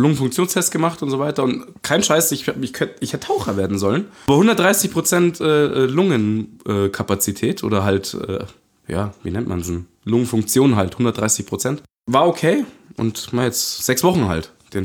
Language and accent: German; Munich, Bavaria, Germany; als Münchner